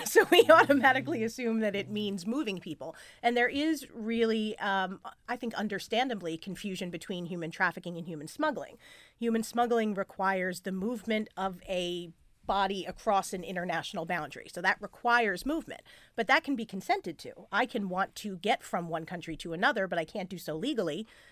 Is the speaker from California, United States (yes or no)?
no; New York, United States; These laws originated in my home state of New York in 2008.